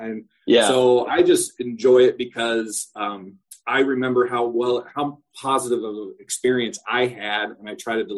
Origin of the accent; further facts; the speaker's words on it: Midwest, United States; I'm born and raised in the Midwest, so I'm a very trusting person.